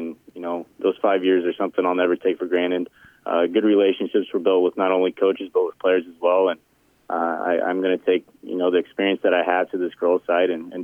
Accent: Clarinda, Iowa, United States; I grew up in Clarinda, Iowa.

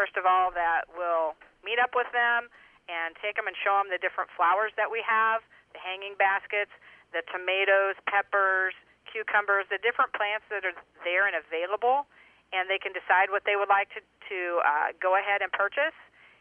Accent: Riverton, United States; And, of course, my hometown is Riverton, go down in the southwest corner

